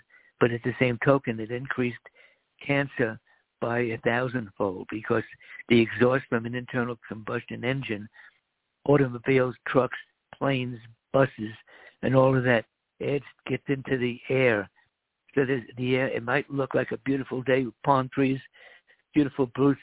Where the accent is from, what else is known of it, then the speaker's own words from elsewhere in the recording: Miami, Florida, United States; I do a lot of Latin dancing back home in Miami.